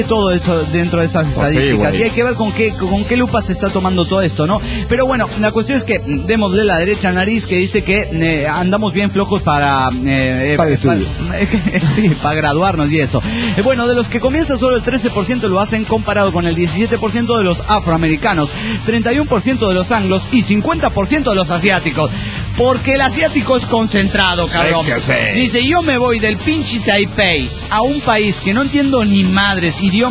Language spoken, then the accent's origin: Spanish; Puebla, Mexico; now in Madrid, Spain; Aunque en el programa soy … de Madrid, porque aquí vivo, ya sí saben, soy originaria de Puebla.